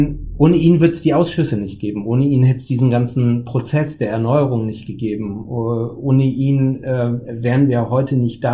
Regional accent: Düsseldorf, North Rhine-Westphalia, Germany; now in Hamburg, Germany; Ich wohne zwar in Hamburg seit fast 25 Jahren und ich sage auch immer, ne, Düsseldorf ist meine Heimat und Hamburg mein Zuhause.

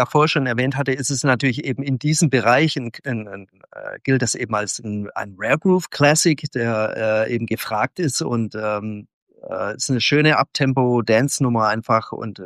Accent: Leonberg, Baden-Württemberg, Germany; born there; also ich bin ja gebürtig aus Leonberg, eine Vorort, sagen wir mal, von Stuttgart.

